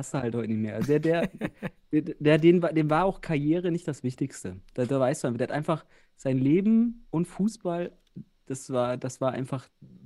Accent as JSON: {"language": "German", "town": "Osnabrück", "region": "Lower Saxony", "country": "Germany", "said": "Und ich komme ja auch aus Osnabrück."}